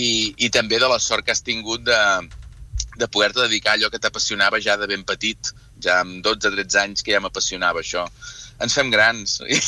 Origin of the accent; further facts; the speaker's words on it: Sant Feliu de Buixalleu, Catalonia, Spain; Et proposo el meu poble, Sant Feliu de Buixalleu, que és un poble...